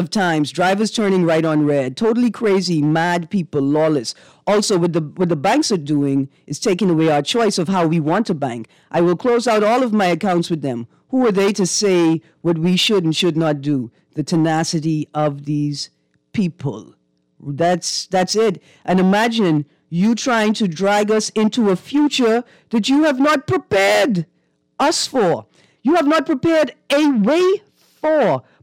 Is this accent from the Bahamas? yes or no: yes; Fox Hill, New Providence, Bahamas; because I'm from Fox Hill, so I had to get the poor people note.